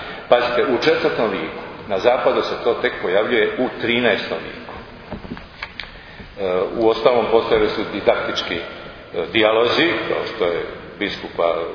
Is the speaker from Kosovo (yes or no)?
no; Bay of Kotor, Montenegro; mi smo došli iz Boke u Crnu Goru, pa eto, mi došli da nam govorimo o pozorištu. Interesantna situacija, mi danas u Boki pozorišta nemamo